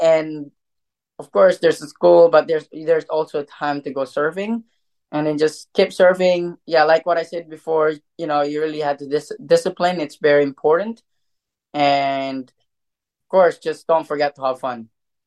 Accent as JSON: {"language": "English", "country": "Philippines", "said": "I represent Philippines because I'm from Philippines"}